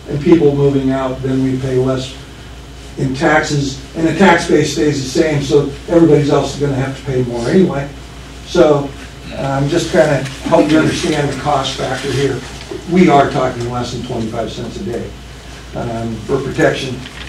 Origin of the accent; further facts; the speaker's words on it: Dallas, Texas, United States; I'm from Dallas.